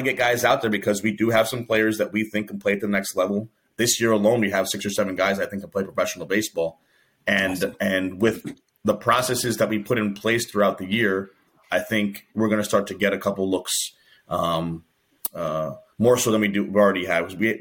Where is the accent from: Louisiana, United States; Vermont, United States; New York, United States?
New York, United States; New York City; I'm a small town guy now, but I grew up in Queens, New York.